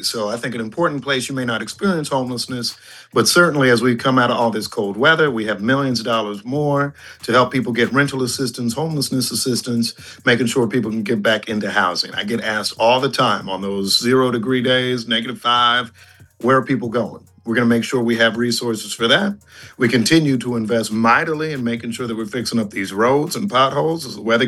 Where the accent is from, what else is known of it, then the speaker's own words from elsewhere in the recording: United States; But I was ashamed and embarrassed as an American to see it.